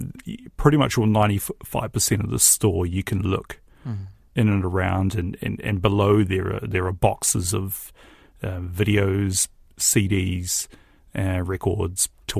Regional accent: Hutt, Wellington, New Zealand; So I'm actually from the Hutt.

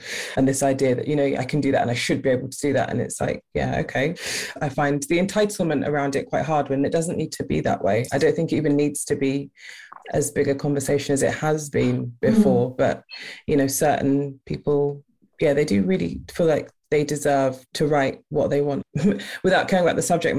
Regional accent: United Kingdom; I would say I'm British because of my passport, but I probably haven't felt as disconnected to Britain as I have in these last few years.

